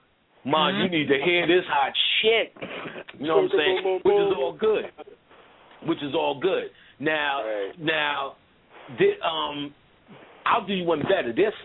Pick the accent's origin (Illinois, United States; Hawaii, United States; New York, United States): New York, United States; I'm talking to her mom going, oh, yes, and yes, and I'm from New York, and yes.